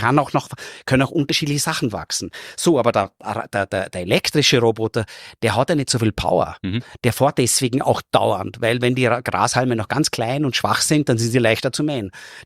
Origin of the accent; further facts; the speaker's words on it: Vorarlberg, Austria; ich bin in Vorarlberg aufgewachsen, so Einfamilienhäuser